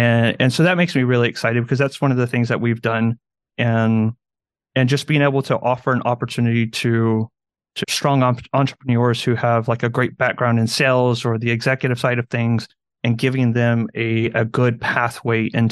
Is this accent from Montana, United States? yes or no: no; San Antonio, Texas, United States; This is my home. I grew up right outside of San Antonio. And as soon as I turned 18, I moved out of my small town and into San Antonio.